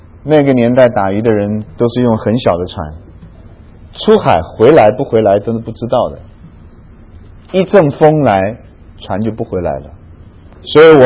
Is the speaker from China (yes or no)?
yes; China; 我们中国人就怕吃亏，对不对？